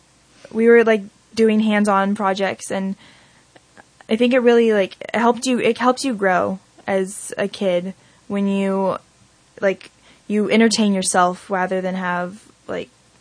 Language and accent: English; Laytonville, California, United States; also born or lived in Branscombe; growing up in Laytonville and Branscombe, you kind of have more than one family.